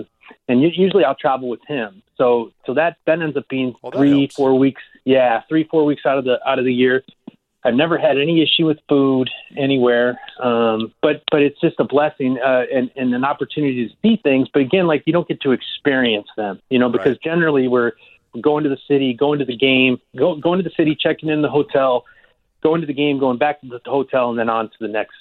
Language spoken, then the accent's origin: English; Chicago, Illinois, United States; having been here for 7 years now, I think I'm starting to consider myself a Floridian. And, that's for growing up in Chicago where we had really harsh winters.